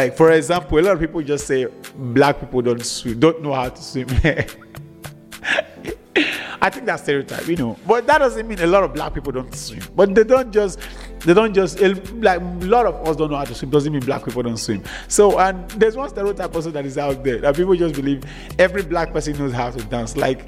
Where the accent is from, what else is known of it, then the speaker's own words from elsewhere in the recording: Nigeria; like me as a Nigerian